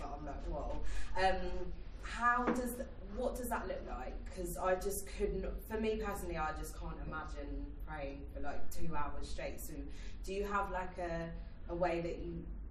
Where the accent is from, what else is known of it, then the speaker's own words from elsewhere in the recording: Ramsgate, South East England, United Kingdom; I'm from Ramsgate.